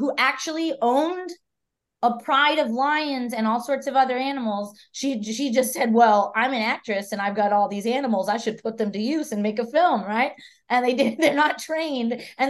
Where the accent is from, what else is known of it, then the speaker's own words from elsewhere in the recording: San Antonio, Texas, United States; now in Austin, United States; I'm from San Antonio. I'm from San Antonio, Texas.